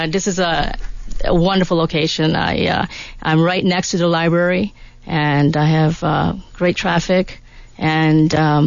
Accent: New York, United States; now in Tucson, United States; Oh, I'm from back east

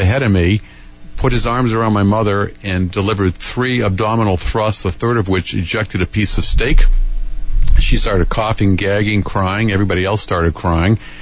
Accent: Boston, Massachusetts, United States; moved away as an adult; now in Tucson, United States; I'm originally from Boston. I came out here on vacation about 20 years ago. I love the desert, love the warm weather. Left everything back in Massachusetts, moved out, and have never looked back.

